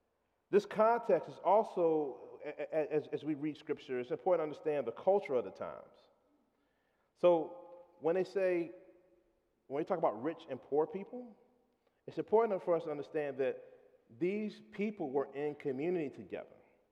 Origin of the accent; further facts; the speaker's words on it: Chesterfield, Virginia, United States; I'm a Gen X, African-American male that I grew up in Chesterfield, but since I've owned a house, in Church Hill